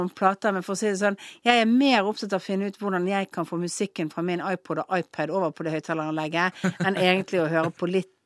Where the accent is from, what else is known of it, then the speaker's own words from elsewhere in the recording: Western Norway, Norway; Ja, jeg er vestlending, vi er glad i broer.